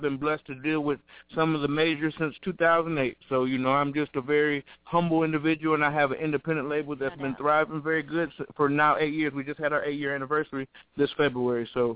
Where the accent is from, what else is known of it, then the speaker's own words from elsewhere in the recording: Lorain, Ohio, United States; I'm originally from Ohio. Some people know Lorain, Ohio is Steel City. It's a really rough city, you know. It's not too far from Cleveland